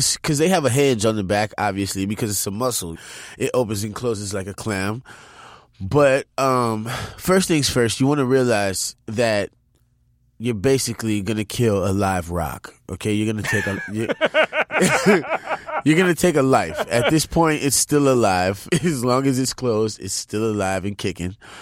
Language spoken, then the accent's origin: English; New Orleans, Louisiana, United States; I'm from New Orleans. I didn't see super huge oysters.